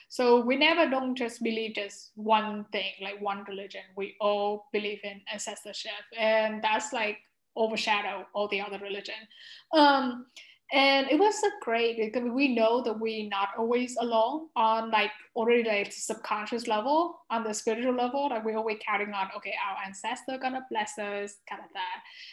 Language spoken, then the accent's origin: English; the South, United States; And it was very difficult, especially for my family, because I grew up in the South.